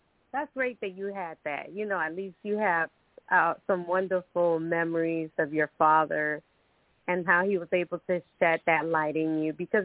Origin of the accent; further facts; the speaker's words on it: Costa Rica; now in United States; So I'm originally from Costa Rica. So I'm an immigrant as well.